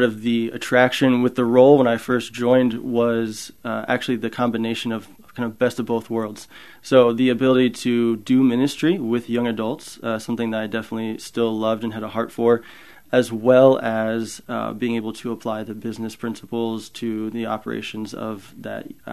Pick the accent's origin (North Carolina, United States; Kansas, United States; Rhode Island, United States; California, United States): Kansas, United States; I'm from Kansas originally.